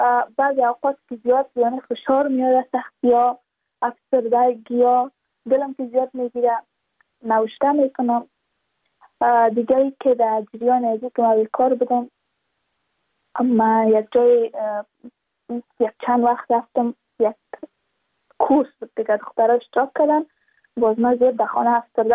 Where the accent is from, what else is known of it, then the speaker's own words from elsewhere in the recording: Badakhshan, Afghanistan; ما از بدخشان هستیم